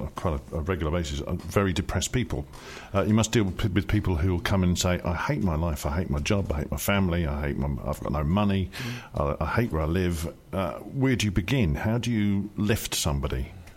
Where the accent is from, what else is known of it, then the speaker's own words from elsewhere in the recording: United Kingdom; Over here, we're British.